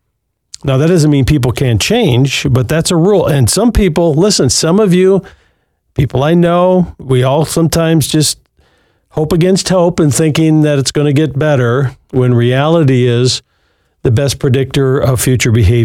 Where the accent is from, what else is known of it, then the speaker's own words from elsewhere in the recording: Michigan, United States; now in Arizona, United States; I grew up in West Michigan with 100 inches of snow every winter, and now I live in the sunshine of Arizona